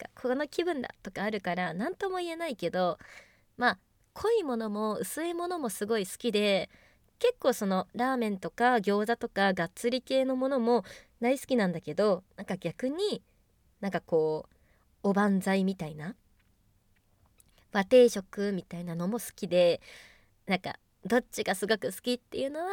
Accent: Kanagawa, Japan; 出身地は神奈川県です。

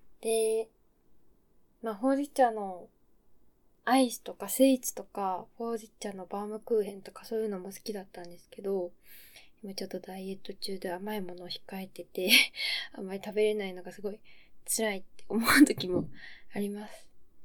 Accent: Hokkaido, Japan; 出身地は、あんまりあれなんだけど、北海道なんですよ。で、あんまりね、北海道広いから、どこって言ってもわかんないと思うんだけど、まあ、北海道の真ん中ら辺に今は住んでます。

